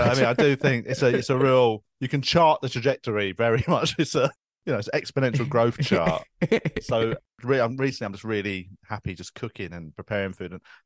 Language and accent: English; Tooting, London, United Kingdom; In South London. I grew up in Tooting.